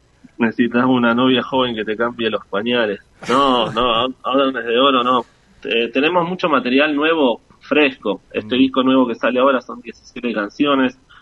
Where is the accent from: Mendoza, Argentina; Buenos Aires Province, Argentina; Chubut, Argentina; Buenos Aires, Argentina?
Chubut, Argentina; Comodoro Rivadavia; me gustaba mucho cuando era chico, incluso en Comodoro no sabía